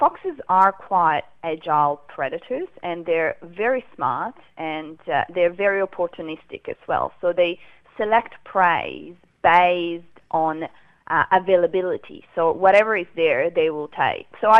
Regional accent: Italy; Despite the fact I'm from Italy and, you know, we have foxes there, I've never actually seen this behaviour before.

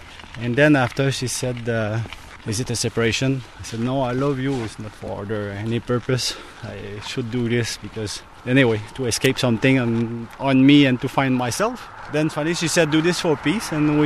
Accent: Montreal, Quebec, Canada; I'm from Montreal, Canada.

